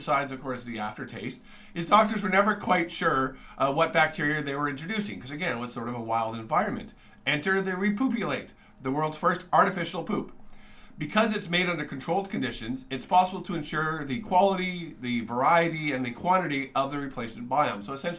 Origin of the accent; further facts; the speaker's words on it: Canada; So, it can be hard as a Canadian to find sources of pride, especially in technology.